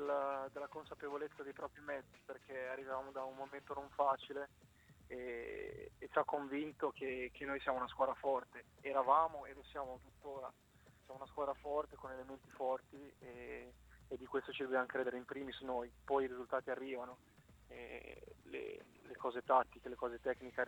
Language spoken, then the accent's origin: Italian; Bologna, Emilia-Romagna, Italy; born there; now in Imola, Italy; Sono nato a Bologna. Ma abito a Imola.